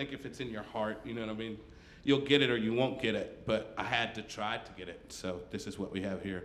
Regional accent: Paris, Kentucky, United States; Bourbon County kid. I'm from Paris.

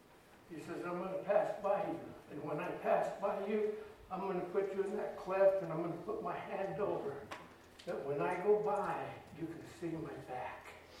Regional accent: United States; born there; I'm glad I was born in America. First of all, I'm glad I'm American.

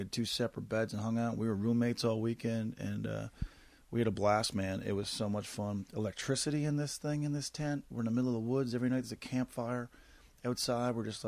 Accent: Corner Brook, Newfoundland and Labrador, Canada; I am recording this one in my hometown of Corner Brook, Newfoundland

